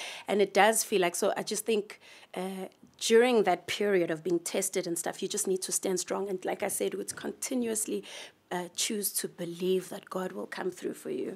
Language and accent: English; Johannesburg, Gauteng, South Africa; Born and bred in Joburg, mm-hmm. in the east side.